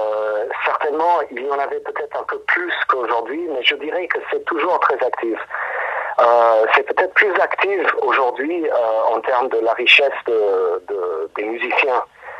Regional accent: Rome, Lazio, Italy; also born or lived in United States; now in Paris, France; j'habite à Paris. En fait, je suis né à Rome de parents américains de New York, City. Et j'ai grandi à Rome et ensuite je suis parti aux États-Unis faire la musique, faire des études et ensuite je me suis retrouvé ici à Paris.

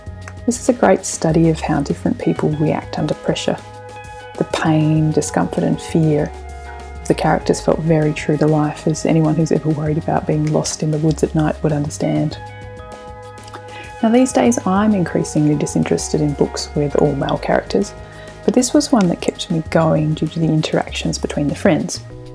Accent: Australia; perhaps because as an Australian it's kind of exotic.

